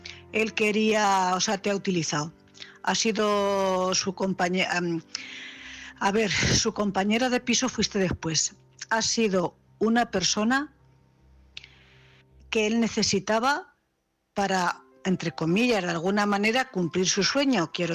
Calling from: Cuenca, Castilla-La Mancha, Spain; corresponsal de Cuenca.

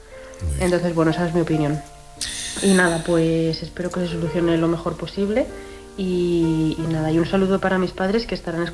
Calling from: Guadalajara, Castilla-La Mancha, Spain; de Guadalajara.

